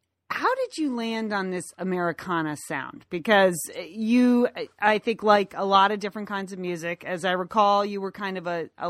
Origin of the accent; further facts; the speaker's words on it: Connecticut, United States; I'm from Connecticut.